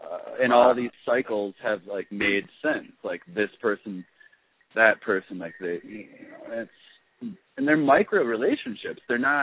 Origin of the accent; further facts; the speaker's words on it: United States; I mean, as an American, it's difficult to, like, really stay on top of things.